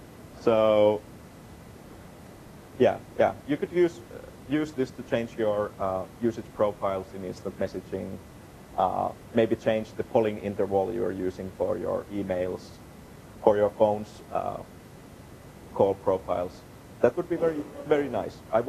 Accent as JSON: {"language": "English", "town": "Helsinki", "region": "Uusimaa", "country": "Finland", "tie": "born or raised there", "said": "the problem is, they built them for my hometown. So I get always recommendations for Helsinki, even though I'm spending a lot of time in Istanbul"}